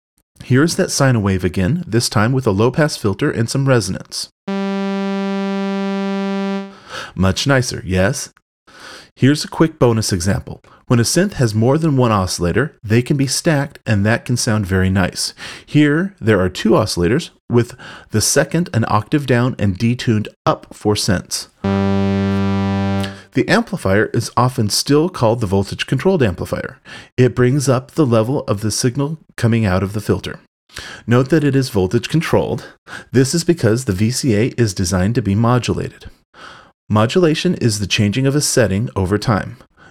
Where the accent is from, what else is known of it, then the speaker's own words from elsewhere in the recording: California, United States; from the East Bay area of San Francisco, California.